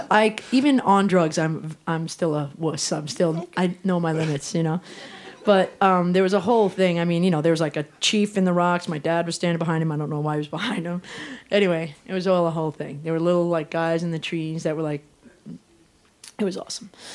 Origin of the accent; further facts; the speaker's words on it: New York, United States; now in Los Angeles, United States; I'm from New York, and then I moved to L.A.